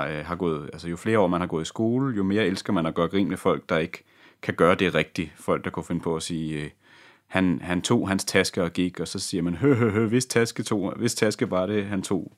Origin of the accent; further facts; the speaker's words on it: Copenhagen, Capital Region of Denmark, Denmark; jeg er født og opvokset i København